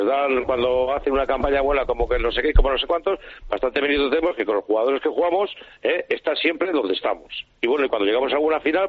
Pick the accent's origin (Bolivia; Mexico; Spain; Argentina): Spain; Bilbao, Basque Country; yo soy de Bilbao, vivo en Bilbao y soy del Atleti.